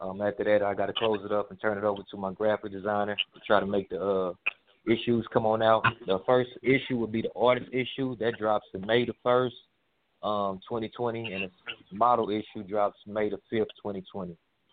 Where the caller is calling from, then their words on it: Houston, Texas, United States; I'm calling from Houston, Texas. … from Postal Magazine.